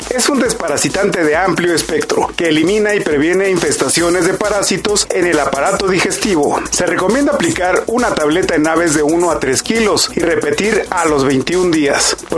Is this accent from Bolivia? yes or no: no; Mexico; Pues la gente a veces no sabe qué tan cercanos somos los mexicanos y los costarricenses.